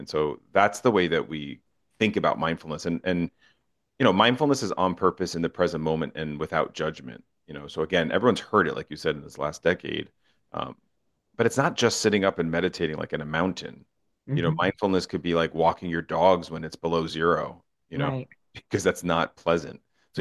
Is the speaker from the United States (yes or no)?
yes; New Jersey, United States; I'm from Jersey. And so if you're on the highways in Jersey, we're not known to be very patient.